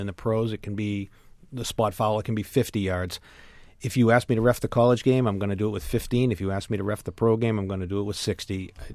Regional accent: Lynn, Massachusetts, United States; You know, I grew up in Lynn, and I worked for a state rep as an intern when I was in college.

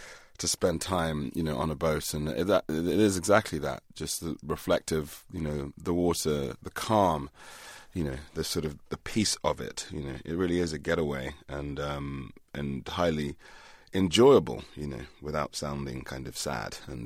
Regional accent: Forest Gate, London, United Kingdom; No, I grew up in Forest Gate, which was a pretty mixed community then, quite mixed, I suppose, white and Indian and some black, but mostly white and Indian, and these days mostly Indian.

